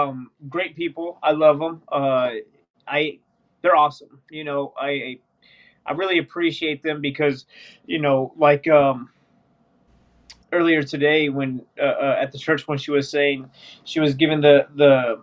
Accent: Bradenton, Florida, United States; born there; I was born in Bradenton, Florida.

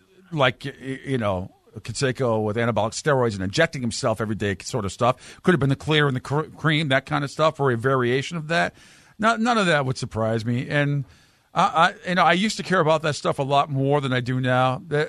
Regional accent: Rhode Island, United States; it's a rainy Saturday where I grew up in Rhode Island

